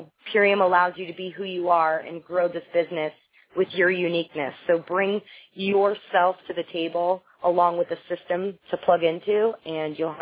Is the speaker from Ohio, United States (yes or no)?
no; West Palm Beach, Florida, United States; from West Palm Beach, Florida, and this is really the first time I've had success in network marketing.